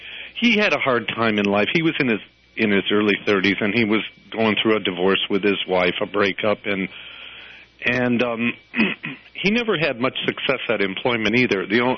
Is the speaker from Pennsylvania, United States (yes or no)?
no; Detroit, Michigan, United States; born there; because I was born in Detroit, Michigan.